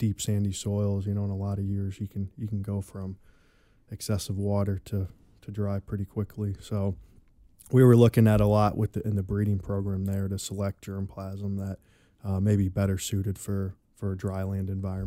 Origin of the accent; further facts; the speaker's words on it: Missouri, United States; now in Mississippi, United States; I grew up in Missouri and went to school at University of Missouri. So you're probably maybe wondering how I got into peanuts being from Missouri.